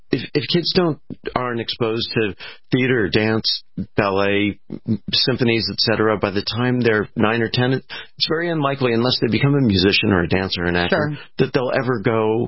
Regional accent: Los Angeles, California, United States; I mean, I grew up in Los Angeles and I knew people who were, you know, her parents were somehow involved in it

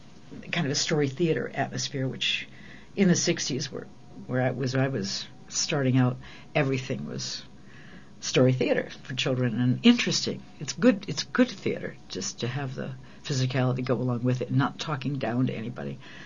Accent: Detroit, Michigan, United States; born there; also born or lived in New York / Los Angeles; I was born in Detroit, I lived in New York, I've lived in L.A.

